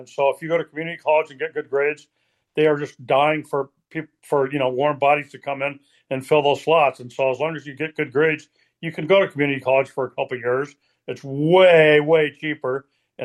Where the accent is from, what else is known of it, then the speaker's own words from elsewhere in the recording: Colorado, United States; I grew up in Colorado, and a lot of the lifestyle there is like outdoors on weekends.